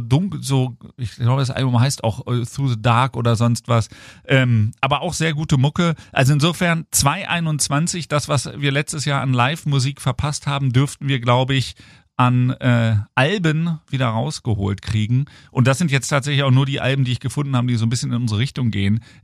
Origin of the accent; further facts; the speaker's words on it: Hanover, Lower Saxony, Germany; Ich bin ja Hannoveraner, aber der Prophet im eigenen Land und vor allem die Band in der eigenen Stadt gilt ja nichts.